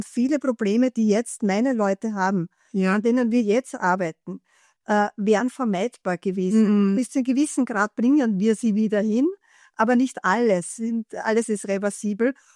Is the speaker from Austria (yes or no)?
yes; Bad Vöslau, Lower Austria, Austria; Ich komme aus Bad Vöslau und der wohnt ganz in der Nähe von mir